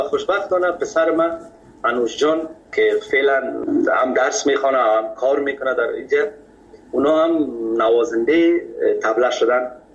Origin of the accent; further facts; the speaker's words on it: Kabul, Afghanistan; born or raised there